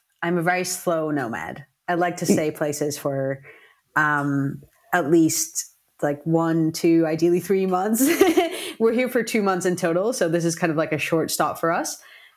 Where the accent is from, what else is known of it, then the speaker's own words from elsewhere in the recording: Venezuela; first language Spanish; English is a second language; And I'm originally from Venezuela, so Spanish is my first language.